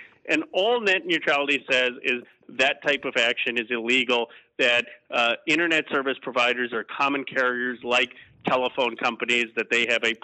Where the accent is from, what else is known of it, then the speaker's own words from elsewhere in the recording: California, United States; You have these awful wildfires in my home state in California